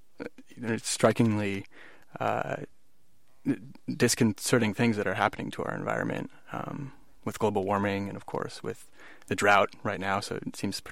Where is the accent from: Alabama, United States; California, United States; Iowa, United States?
California, United States; Berkeley; I obviously grew up next to the bay. I grew up in Berkeley, and it's always been an incredibly important thing.